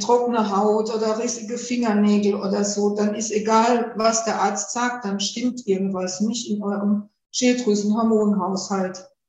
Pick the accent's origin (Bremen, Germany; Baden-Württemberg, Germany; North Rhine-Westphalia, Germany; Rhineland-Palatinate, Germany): Rhineland-Palatinate, Germany; Ich bin ja in der Pfalz groß geworden. Die Pfalz gilt ja als Gemüsegarten Deutschlands.